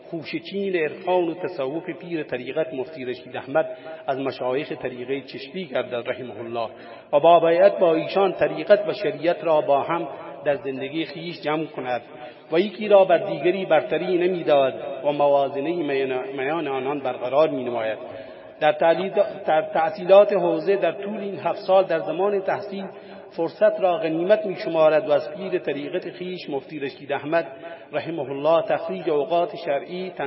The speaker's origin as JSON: {"language": "Persian", "town": "Asfij", "region": "Yazd", "country": "Iran", "tie": "born or raised there", "said": "روزهایی را به خاطر می آورم که در کوچه پس کوچه های زادگاه من روستای آسفیج در پیش می دویدم."}